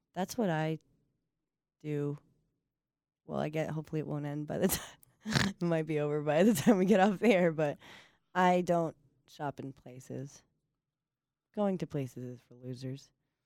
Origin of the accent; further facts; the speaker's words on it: New York, United States; now in Los Angeles, United States; I mean, listen, I'm from New York, and I'm still, and you're from New York.